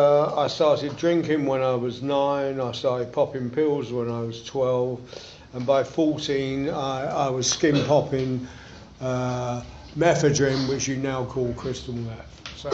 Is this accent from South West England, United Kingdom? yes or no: no; Notting Hill, London, United Kingdom; I grew up in Notting Hill. I grew up in a council flat. I grew up with absolutely nothing.